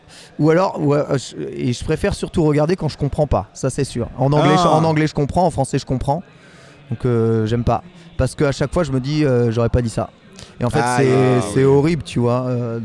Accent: Troyes, Grand Est, France; Enfin, moi, je viens de l'est de la France, l'accent.

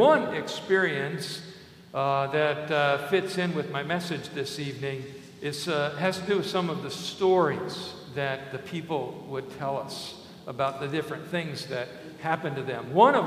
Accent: Vandalia, Illinois, United States; take a psychology class at the state prison of my hometown, Vandalia, Illinois.

